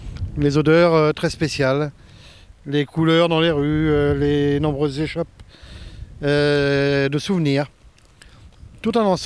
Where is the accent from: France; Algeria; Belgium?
France; Saint-Étienne, Auvergne-Rhône-Alpes; born there; Je suis né à Saint-Étienne il y a quelques années.